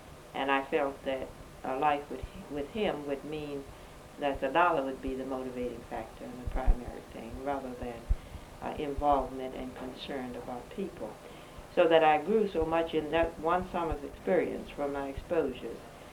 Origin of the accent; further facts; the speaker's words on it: Jackson, Mississippi, United States; and that's when we moved to Jackson, Mississippi, so that I grew up here in Jackson, Mississippi.